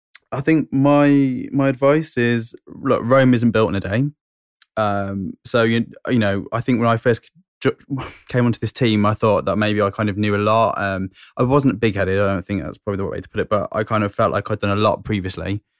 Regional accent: Telford, West Midlands, United Kingdom; my hometown team of Telford AFC, that very famous club.

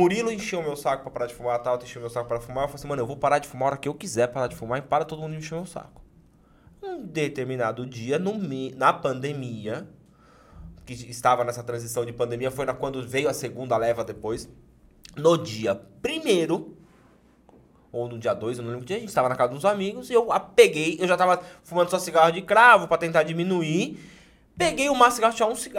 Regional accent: Bragança Paulista, São Paulo, Brazil; born there; Nasci em Bragança, mas fui registrado em Atibaia

